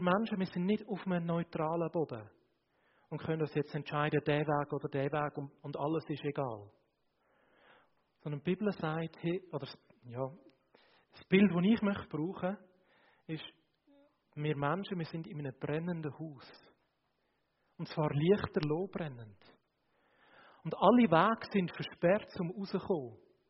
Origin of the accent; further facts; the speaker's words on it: Switzerland; Ich bin ja Schweizer, ich bin neutral.